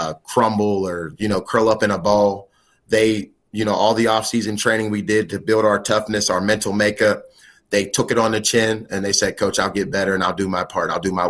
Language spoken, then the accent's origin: English; Pittsburgh, Pennsylvania, United States; I'm from the City of Champions. I'm from Pittsburgh, Pennsylvania, where we're born winners, you know what I'm saying?